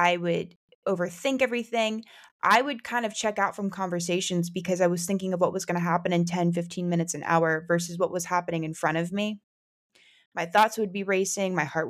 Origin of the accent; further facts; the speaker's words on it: United States; I'm from the US, which you could probably hear from my accent